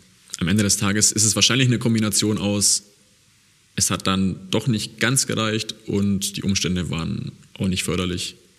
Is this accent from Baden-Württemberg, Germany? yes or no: no; Eichstätt, Bavaria, Germany; born there; Ich bin in Eichstätt geboren, das ist in der Nähe von Ingolstadt.